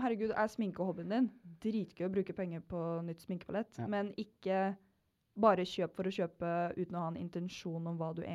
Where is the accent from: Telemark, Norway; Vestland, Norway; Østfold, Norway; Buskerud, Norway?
Telemark, Norway; Kragerø; Ja, og så som begge vi er fra Kragerø, på sommeren så er det sånn, ingen i Kragerø, vi drar jo ikke på sydentur, vi drar hjem.